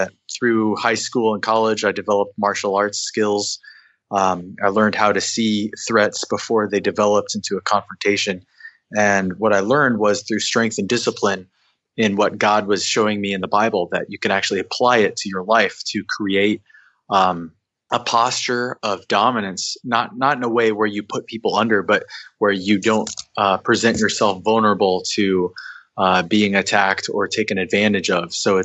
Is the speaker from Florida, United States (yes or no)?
no; Missouri, United States; Grew up in a small town in Missouri. I'm half Filipino and half Irish American.